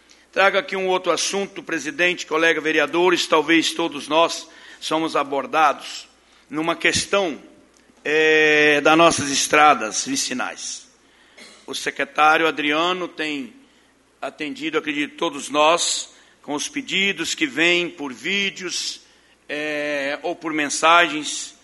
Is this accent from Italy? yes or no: no; Itaguaçu, Espírito Santo, Brazil; born there; tenho orgulho de dizer que sou pomerana, não nasci de Santa Maria de Atibá, mas nasci em Itaguaçu, mas hoje sou cidadão santamariense